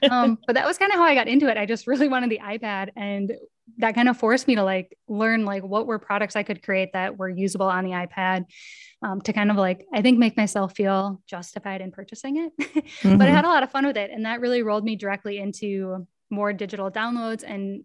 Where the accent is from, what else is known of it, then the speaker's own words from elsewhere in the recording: Minnesota, United States; now in Denmark; my shop is based in Minnesota, my home state. My products are produced on a woman-owned printing press in Minnesota. I live in Denmark.